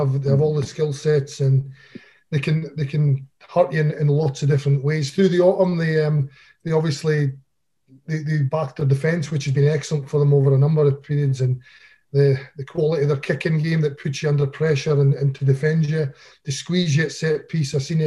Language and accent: English; Scotland, United Kingdom; Look, we as Scottish coaches, we see the detail of our players week in, week out.